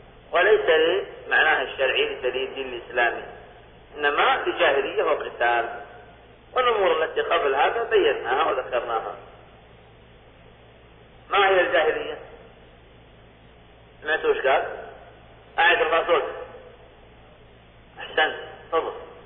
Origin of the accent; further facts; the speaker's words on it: Saudi Arabia; حتى عندنا في المملكة العربية السعودية